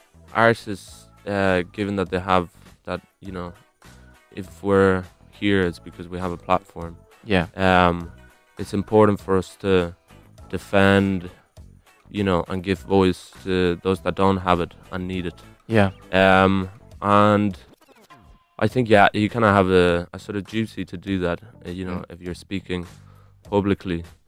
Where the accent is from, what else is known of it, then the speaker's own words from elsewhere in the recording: Ireland; I feel like Ireland, you know, it's a different history, but there's a lot of similarities. And and the great thing about it is that, you know, in Ireland we found peace.